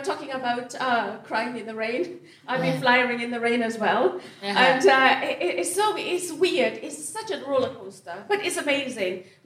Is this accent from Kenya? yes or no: yes; Kenya; I'm from Kenya